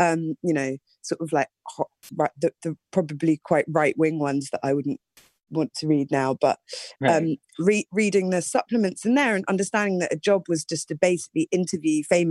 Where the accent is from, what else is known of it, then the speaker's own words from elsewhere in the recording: London, United Kingdom; I'm from Northwest London, and then I grew up with my mum just in the countryside, mostly outside of London.